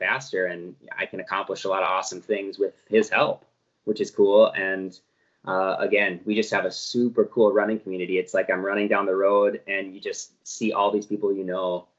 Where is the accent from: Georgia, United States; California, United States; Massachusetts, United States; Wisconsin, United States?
Wisconsin, United States; Spooner; I'm from Wisconsin, across the border, Spooner High School.